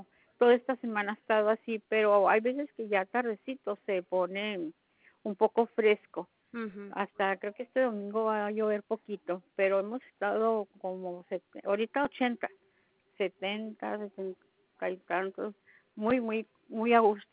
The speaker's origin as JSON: {"language": "Spanish", "region": "Chihuahua", "country": "Mexico", "said": "cuando Chihuahua, estoy cerquita de Texas, así es que el clima es duro allá."}